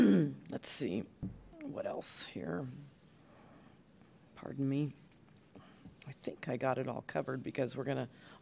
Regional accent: Scotland, United Kingdom; So I'm a Scot.

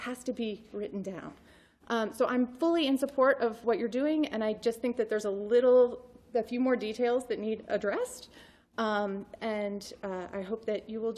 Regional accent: Lexington, Kentucky, United States; I'm from Lexington, Kentucky, right?

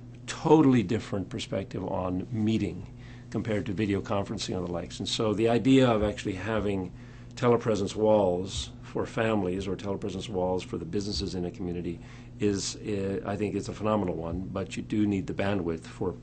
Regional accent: Iceland; So I'm from Iceland

